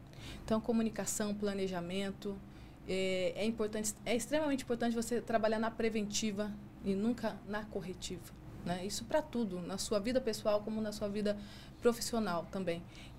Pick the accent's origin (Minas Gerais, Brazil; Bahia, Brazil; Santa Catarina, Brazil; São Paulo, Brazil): São Paulo, Brazil; São José dos Campos; Nasci em São José dos Campos.